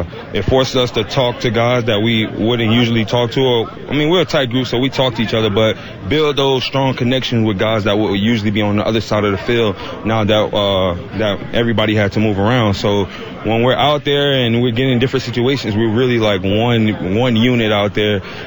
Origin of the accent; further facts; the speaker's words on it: Florida, United States; We're both from the South Florida area.